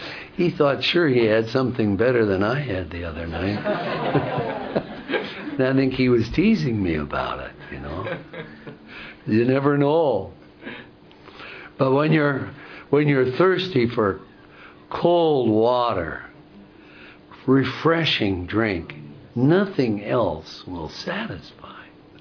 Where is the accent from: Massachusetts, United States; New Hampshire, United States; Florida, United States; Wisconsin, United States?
Wisconsin, United States; little town which we grew up in and outside of Milwaukee had artesian wells